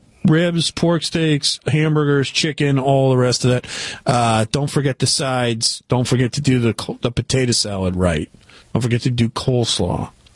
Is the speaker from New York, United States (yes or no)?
no; Detroit, Michigan, United States; What I would really is this place in of course growing up in Detroit that it's called the Boneyard.